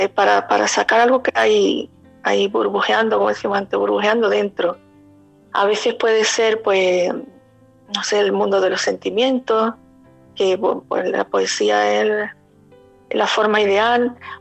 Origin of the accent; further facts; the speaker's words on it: La Línea de la Concepción, Andalusia, Spain; Bueno, pues yo soy, como el acento está cantando, sí. Soy del sur, soy de La Línea y bueno, tengo 50 años